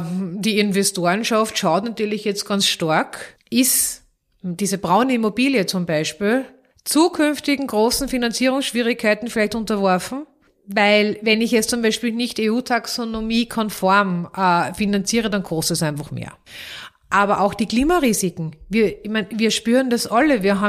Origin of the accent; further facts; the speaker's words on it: Vienna, Austria; Man hört sehr gut, jeder weiß es, ich stamme aus Wien.